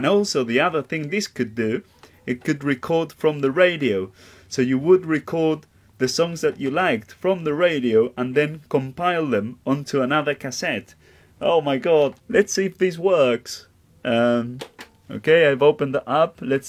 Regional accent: Argentina; I will take you on a journey through the music I grew up with in Argentina

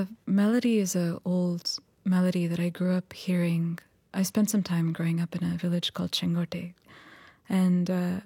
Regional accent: New York, United States; born there; Yes, I was born in New York.

